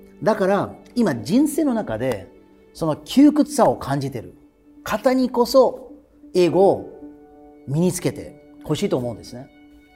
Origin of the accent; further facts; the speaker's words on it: India; now in Japan; ただ実は私の母国のインドも多いです。